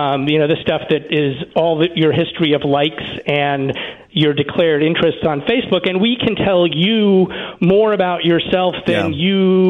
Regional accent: New York City, New York, United States; I'm afraid I do. I'm from New York City. Nobody jaywalks in California.

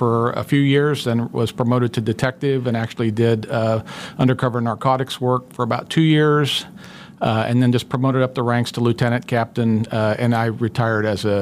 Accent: Kansas, United States; Well, Steve, I grew up in Sedgwick County. I grew up on a small family farm in between Colwich and Mays in the northwest part of the county, and went to high school here locally.

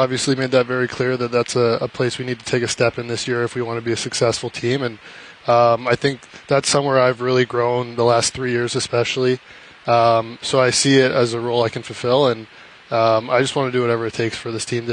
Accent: Thorold, Ontario, Canada; Yeah, I grew up in Thorold, Ontario. Played all my minor hockey there for the Southern Tier Admirals.

